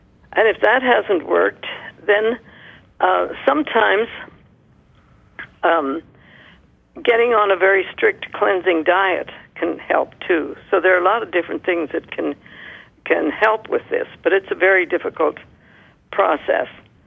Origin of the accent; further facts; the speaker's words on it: India; growing up in India, I saw smallpox, but smallpox has been eradicated.